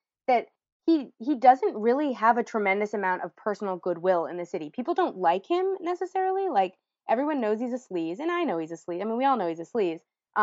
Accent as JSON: {"language": "English", "region": "New York", "country": "United States", "tie": "born or raised there", "said": "I grew up in New York, which I grew up in Chelsea. I grew up in Quinn's own district."}